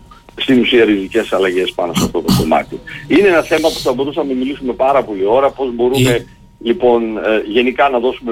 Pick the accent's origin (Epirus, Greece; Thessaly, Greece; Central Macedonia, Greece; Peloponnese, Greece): Central Macedonia, Greece; Angelochori; Το εινοπείο βρίσκεται στο Αγγελοχώρι Ναούσης, το οποίο ανήκει στο Δήμο Ναούσας, το είναι παιδινό χωριό, το χωριό μου.